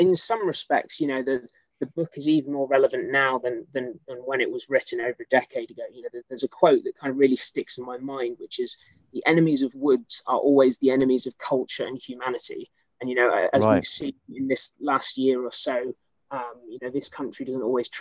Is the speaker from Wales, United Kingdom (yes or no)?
no; East of England, United Kingdom; lived in a house very kind of close to nature in the Suffolk countryside. So that this is an environment that I know quite well because I grew up in Suffolk.